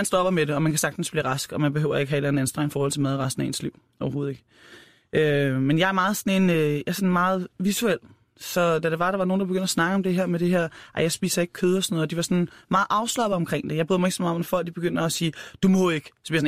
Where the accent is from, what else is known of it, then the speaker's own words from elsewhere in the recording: Lyngby, Capital Region of Denmark, Denmark; Jeg er fra Lyngby, jeg har selvfølgelig set en bondegård og sådan noget der, men jeg har ikke været inde og se en ko blive slagtet.